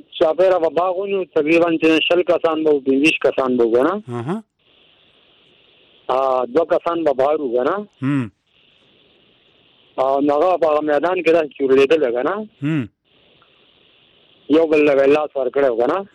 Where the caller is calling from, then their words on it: Khyber Pakhtunkhwa, Pakistan; شمالي وزیرستان